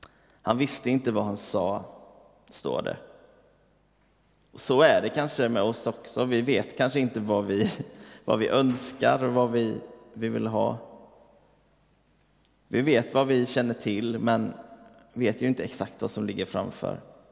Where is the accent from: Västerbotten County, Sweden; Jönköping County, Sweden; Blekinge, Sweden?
Jönköping County, Sweden; Rydaholm; vad liksom Rydaholm har för plats i mitt liv och vem hade jag varit om jag inte hade varit därifrån och sådär. Jag hade en väldigt trygg och fin uppväxt där.